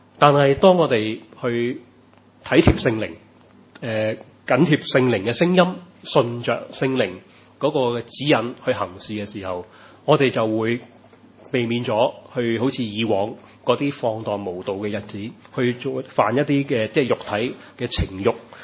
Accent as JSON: {"language": "Cantonese", "country": "China", "said": "我們中國人都很難，即是一個即是很含蓄的民族"}